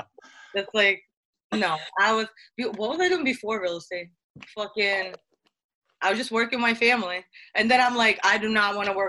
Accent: Brooklyn, New York, United States; Coney Island.

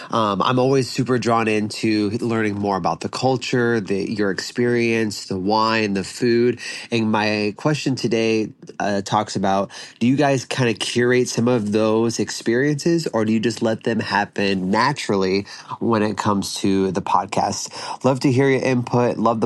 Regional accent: Iowa, United States; I'm from Iowa.

